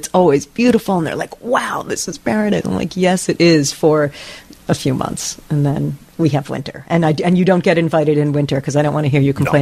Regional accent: New Jersey, United States; I'm from New Jersey. You know, it wasn't this snowy in New Jersey growing up.

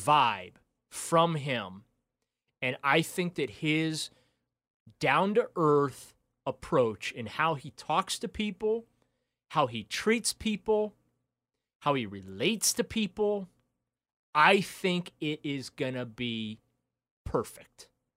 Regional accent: New Orleans, Louisiana, United States; born there; I was born in New Orleans, so yeah.

